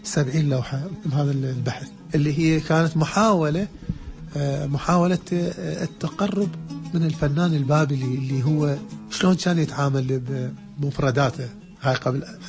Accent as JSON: {"language": "Arabic", "country": "Iraq", "lives_now": "Netherlands", "said": "مهما عملت هنا بهولندا ومهما عملت في كل العالم ما راح أوجد هذا التقييم اللي يقيمني كإنسان عراقي"}